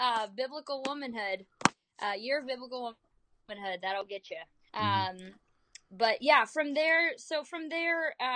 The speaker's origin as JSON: {"language": "English", "country": "Mexico", "tie": "born or raised there", "said": "I grew up in Mexico, and did a lot of missions work with my parents."}